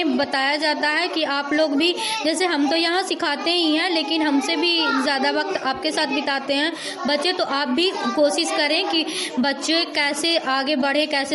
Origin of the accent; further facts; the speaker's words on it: Akaid, India; मैं अकैड़ गांव से हूँ, मैं आंगनबाड़ी सेविका हूँ